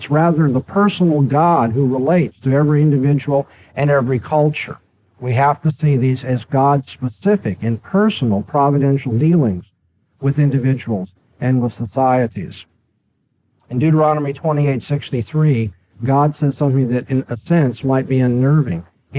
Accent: California, United States

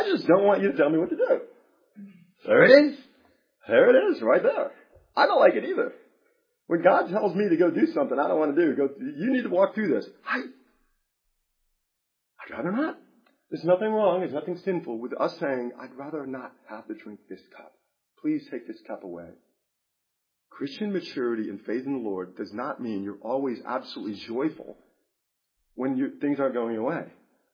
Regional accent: New York, United States; I grew up in New York, boxing, sorry, some of you guys have grown up in a nice church.

